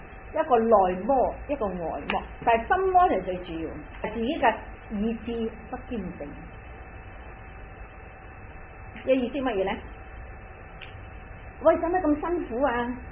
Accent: Guangdong, China; 即係我哋廣東人是講啲嘢好鬼善事嘅。

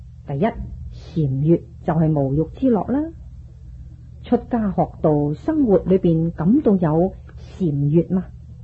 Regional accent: China; 不过而家嘅人呢，尤其是我哋中国人，就好嫉妒嘅

